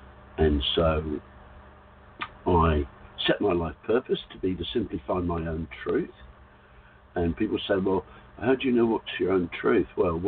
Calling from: Whitsunday Islands, Queensland, Australia; from the Whitsunday Islands. It's 2:02 in the morning, and I'm on my sixth cup of coffee.

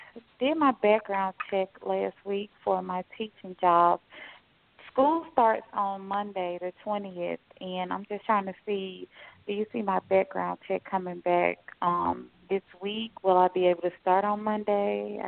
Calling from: Texas, United States; I'm in Texas.

